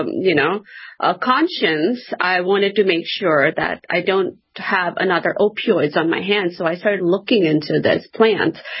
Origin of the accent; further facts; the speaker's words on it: India; You know, I'm Indian